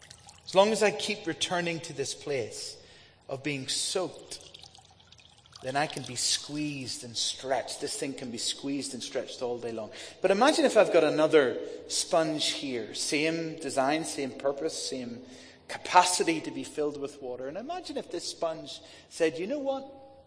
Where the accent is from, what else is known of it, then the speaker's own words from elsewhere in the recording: Ireland; And I said, yes, I'm from Ireland.